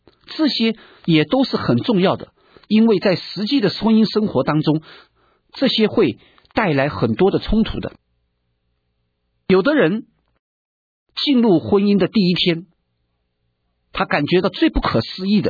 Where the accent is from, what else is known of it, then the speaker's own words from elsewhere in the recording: China; 我们中国人讲说，男怕入错行，女怕嫁错郎。